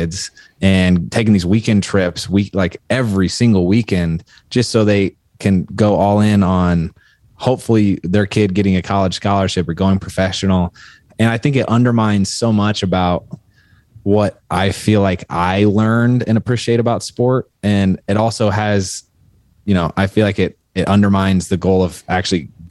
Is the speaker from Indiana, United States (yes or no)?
yes; Indianapolis, Indiana, United States; I grew up in Indianapolis